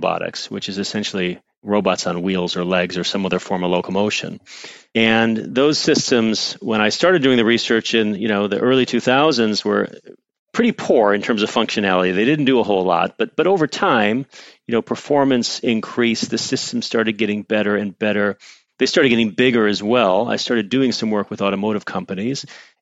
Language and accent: English; Detroit, Michigan, United States; I know I grew up outside Detroit